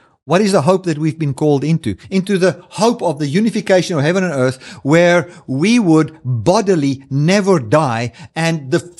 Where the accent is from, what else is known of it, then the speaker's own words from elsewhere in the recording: South Africa; born there; I am not a South African Christian. I am a Christian that have been born in South Africa.